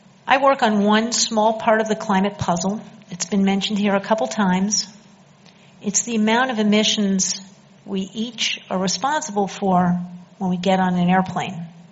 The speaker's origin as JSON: {"language": "English", "region": "Pennsylvania", "country": "United States", "said": "I'm from Pennsylvania. I'm from a small town. It's got a lot of farms around it."}